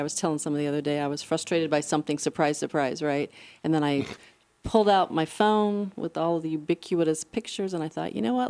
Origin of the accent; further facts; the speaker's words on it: Valparaiso, Indiana, United States; I grew up near the Valparaiso area. I grew up on one of the Purdue farms, and so we listened to the Cubs.